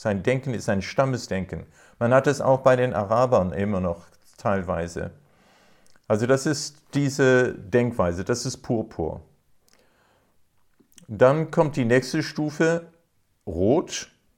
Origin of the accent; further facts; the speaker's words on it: South Africa; Zum Beispiel, ich bin in Südafrika aufgewachsen.